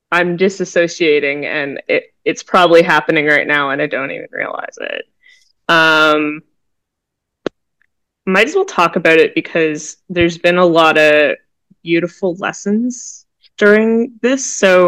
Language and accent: English; Canada; I'm just Canadian, that's why I'm apologizing.